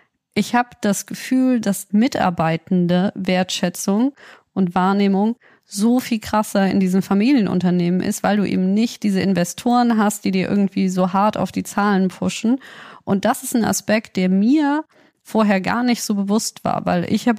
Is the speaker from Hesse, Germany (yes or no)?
no; North Rhine-Westphalia, Germany; ich komme aus dem Rheinland.